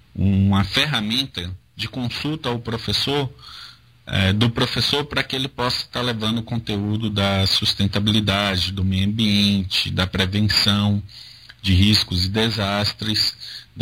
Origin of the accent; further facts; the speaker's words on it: Bahia, Brazil; now in São Paulo, Brazil; Eu sou baiano, moro